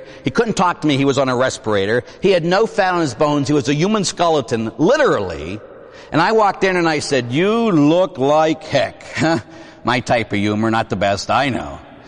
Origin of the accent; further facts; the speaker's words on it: Pittsburgh, Pennsylvania, United States; born or raised there